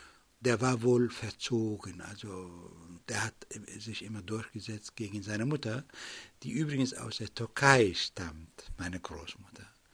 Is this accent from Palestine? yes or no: yes; Palestine; Ja, in Palästina, wo ich aufgewachsen bin, ist Bildung das A und O der jungen Leute.